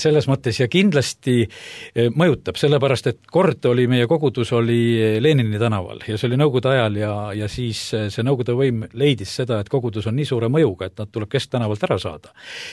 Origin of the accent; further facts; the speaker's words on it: Võru, Võru County, Estonia; ja olen Võrust ja olen seal koguduse pastorina teeninud juba üle 25 aasta ja olen seal elanud